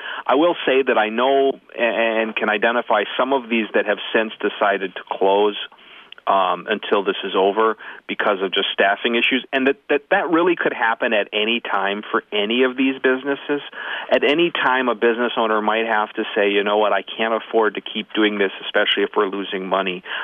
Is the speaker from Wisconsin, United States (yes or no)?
no; Cherry, Minnesota, United States; I'm from Cherry.